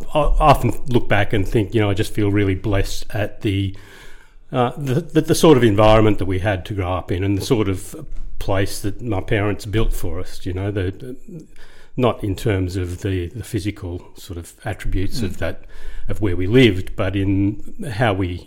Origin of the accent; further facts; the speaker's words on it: Kingswood, New South Wales, Australia; also born or lived in Parramatta; Sadly, I was born in Parramatta. But very quickly, my parents sort of got a bit sensible and moved to Kingswood or Cambridge Park. It's sort of right on the border there when I was about 2 years old.